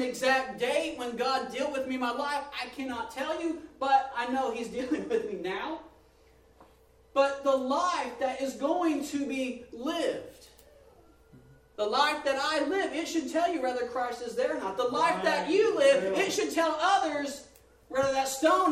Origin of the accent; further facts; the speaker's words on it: Texas, United States; I'm from Texas, I'm not really partial to the Texas teams